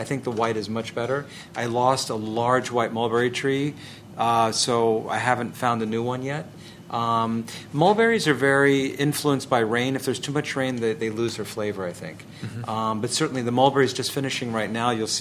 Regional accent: Fort Washington, Maryland, United States; I grew up in Fort Washington, which is an area actually where the settlers kind of first came to meet the Piscataway Indians.

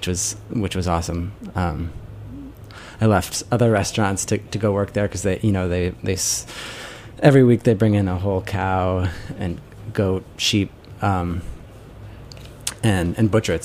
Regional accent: England, United Kingdom; now in United States; My parents, they found a job in England, so I grew up in England.

